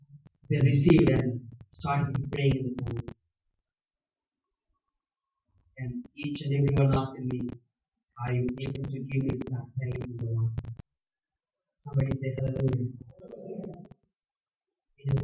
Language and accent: English; India; first language Telugu; English is a second language; I don't know English at the time. I'm a Telugu man. I'm a student from Telugu medium.